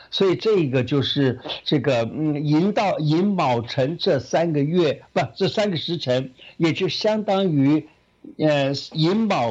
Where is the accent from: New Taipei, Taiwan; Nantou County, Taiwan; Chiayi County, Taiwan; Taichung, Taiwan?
Taichung, Taiwan; now in Taipei, Taiwan; 因为我以前小的时候是在台中住的，然后呢，到了这个读大学的时候，到了就到台北来读书了。